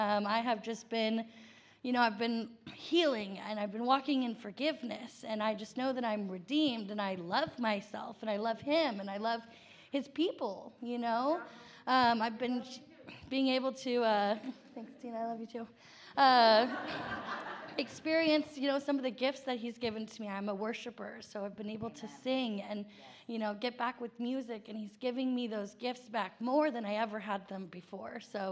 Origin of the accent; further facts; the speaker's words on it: Dallas, Texas, United States; I am 26 years old, and I come from Dallas, Texas.